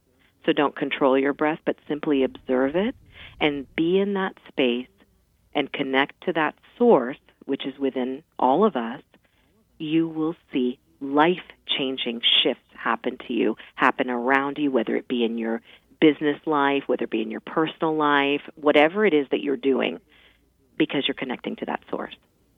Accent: Mount Vernon, Virginia, United States; I grew up in Mount Vernon, and I would see him doing it sitting there after we would go for a run or a family walk or something like that.

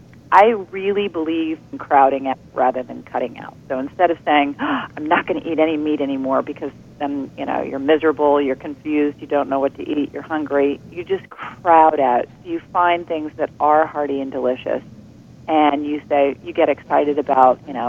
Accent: the South, United States; I come from the South and didn't think twice about it.

